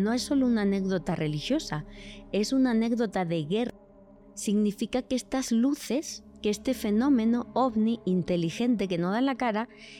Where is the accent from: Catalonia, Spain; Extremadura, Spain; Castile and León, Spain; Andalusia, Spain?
Extremadura, Spain; Y entonces de repente vas a muchos pueblos de mi tierra, Extremadura, sí, España